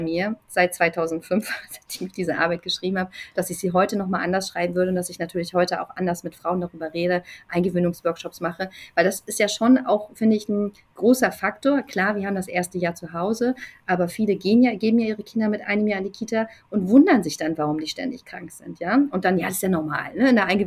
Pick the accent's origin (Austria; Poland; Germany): Germany; East Germany; ich komme aus Ostdeutschland.